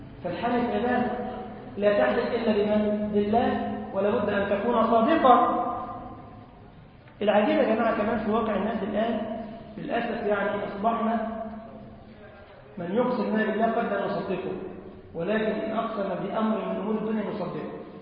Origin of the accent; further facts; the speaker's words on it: Egypt; والله انا مصري يا عم الحاج